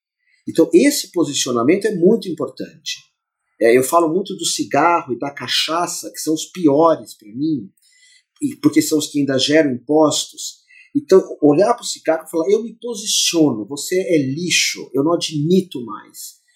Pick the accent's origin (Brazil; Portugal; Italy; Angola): Brazil; São Paulo; born there; Eu nasci em Moema, que é um bairro de São Paulo.